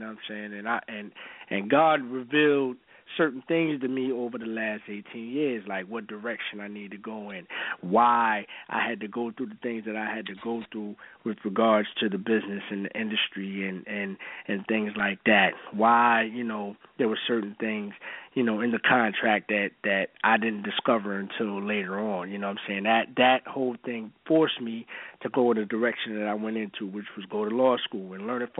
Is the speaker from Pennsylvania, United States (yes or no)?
yes; Philadelphia, Pennsylvania, United States; Shout-out to Philly, of course. That's my hometown.